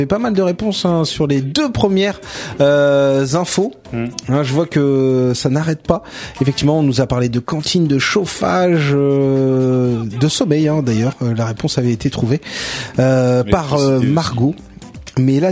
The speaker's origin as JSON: {"language": "French", "town": "Lyon", "region": "Auvergne-Rhône-Alpes", "country": "France", "tie": "born or raised there", "said": "Je suis né et j'ai grandi à Lyon. Jusqu'à l'adolescence, j'allais à la messe avec mes parents"}